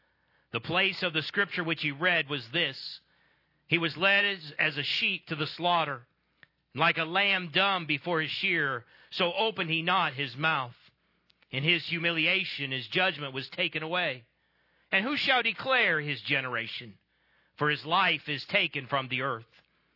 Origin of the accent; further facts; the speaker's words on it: Ohio, United States; I'm from Ohio. We pronounce it Powhatan.